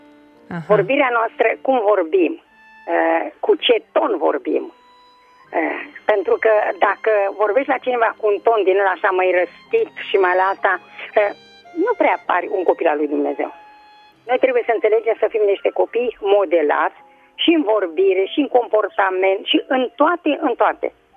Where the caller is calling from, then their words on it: Craiova, Dolj, Romania; de la Craiova.